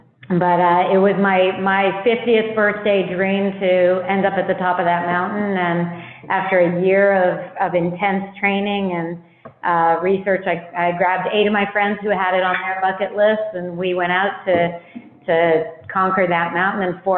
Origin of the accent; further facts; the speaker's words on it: United States; now in Canada; So my story in a nutshell, I'm an American transplanted into Canada due to meeting somebody from Canada.